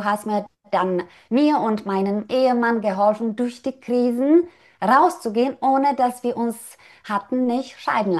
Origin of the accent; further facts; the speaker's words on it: Poland; now in Germany; Und tatsächlich bin ich gebürtig aus Polen, aber lebe seit vielen Jahren in Deutschland.